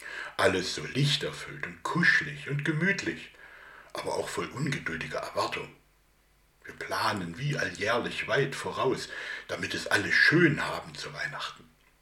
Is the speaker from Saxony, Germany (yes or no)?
yes; Roßwein, Saxony, Germany; ich komme aus Roßwein.